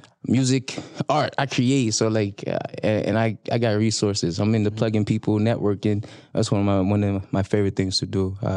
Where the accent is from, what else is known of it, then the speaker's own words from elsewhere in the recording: Norfolk, Virginia, United States; I'm from Virginia, Norfolk 757. What it do? But you know, my family is from all over.